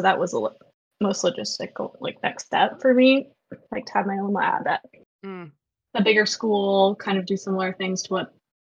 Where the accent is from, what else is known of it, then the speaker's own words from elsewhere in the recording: Connecticut, United States; I'm from Connecticut. So I got to work at Yale over the summers